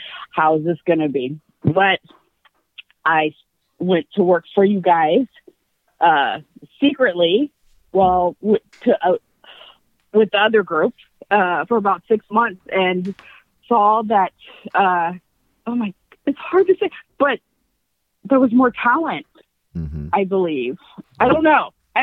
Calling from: Orlando, Florida, United States; I'm in Orlando.

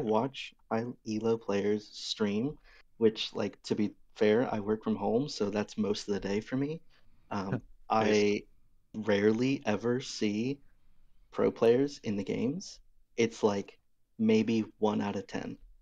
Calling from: Baltimore, Maryland, United States; I'm calling from Baltimore, Maryland.

